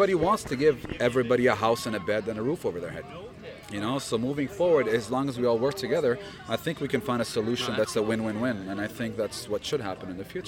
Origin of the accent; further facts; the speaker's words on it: Lebanon; moved away; I'm from Lebanon. I've been here just a few years.